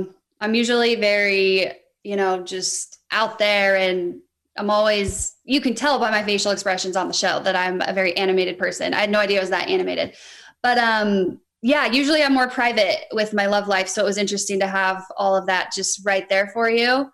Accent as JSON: {"language": "English", "town": "Reno", "region": "Nevada", "country": "United States", "said": "I'm from Reno, Nevada."}